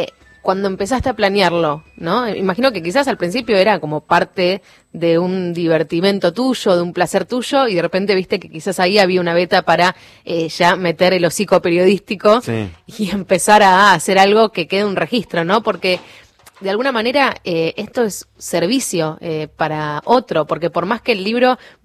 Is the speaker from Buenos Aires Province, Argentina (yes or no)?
yes; Pergamino, Buenos Aires Province, Argentina; yo tengo familia y soy de Pergamino